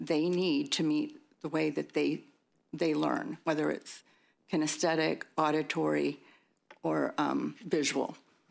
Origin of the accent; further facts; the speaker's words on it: Florida, United States; I am from Hillsborough County.